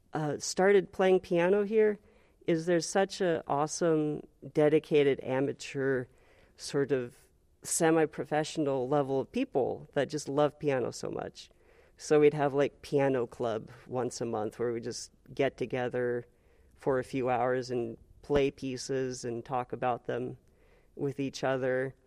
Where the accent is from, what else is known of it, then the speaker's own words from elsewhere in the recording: Juneau, Alaska, United States; also born or lived in Oregon / Fairbanks; I grew up in Juneau, I suppose. Not everyone knows that because I moved away for piano studies in Oregon and then Fairbanks.